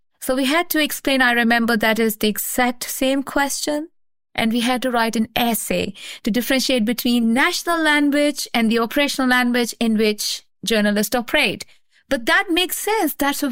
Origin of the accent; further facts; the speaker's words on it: Pakistan; born there; So Arabic is not my mother tongue because I was born in Pakistan.